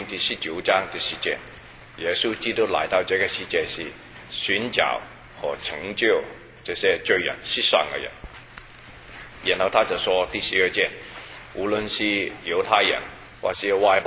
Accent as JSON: {"language": "Chinese", "country": "China", "said": "希腊人是包括我们中国人，中国人也是一样"}